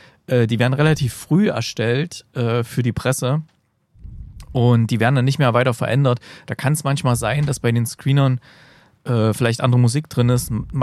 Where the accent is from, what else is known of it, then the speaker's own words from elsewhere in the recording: East Germany, Germany; speziell für mich als jemand, der da groß geworden ist im Osten.